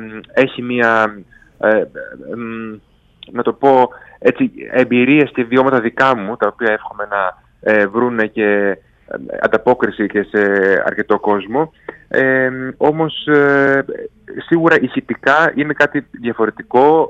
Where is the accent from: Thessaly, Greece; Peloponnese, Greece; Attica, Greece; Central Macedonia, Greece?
Central Macedonia, Greece; Kalamaria; Με τον Γιώργο Καζαντζή είμαστε συντοπίτες όλες από την Καλαμαριά, με ξέρει από μικρό παιδί.